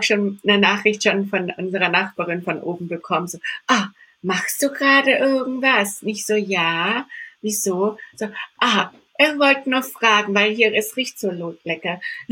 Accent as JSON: {"language": "German", "town": "Candolim", "region": "Goa", "country": "India", "said": "Also bei mir, ich komme ja aus Kandolim, wenn vielleicht jemand sich das mal anschauen will. Kandolim schreibt man mit C und Kandolim in Goa."}